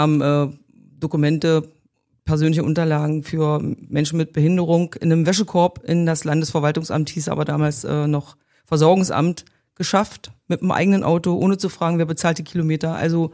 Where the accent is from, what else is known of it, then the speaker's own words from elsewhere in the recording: Magdeburg, Saxony-Anhalt, Germany; also born or lived in Gardelin; genau. Das Alter verrate ich jetzt nicht. Bin in Gardelin geboren, also keine gebürtige Magdeburgerin, aber nachdem ich im siebten Lebensjahr nach Magdeburg gekommen bin, kann man sagen, Magdeburgerin durch und durch.